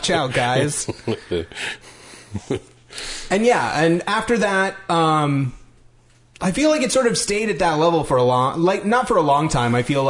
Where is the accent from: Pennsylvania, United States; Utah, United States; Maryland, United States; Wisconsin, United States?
Utah, United States; Salt Lake City; growing up in Salt Lake City as a kid who wasn't Mormon